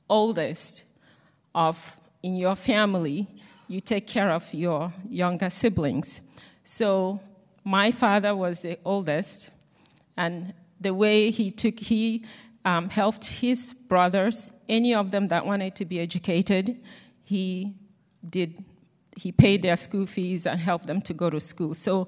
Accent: Nigeria; I'm from Nigeria, as he said, and I grew up in a family that we were Christians. I don't know any other way. I was born in that family. My father was a strong Christian.

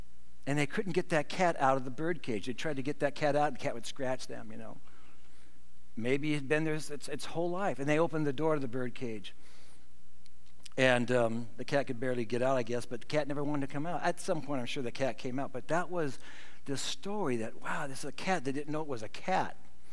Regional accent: Sumner, United States; Growing up in Sumner, there was a little old lady that I remember seeing just walking back and forth from town

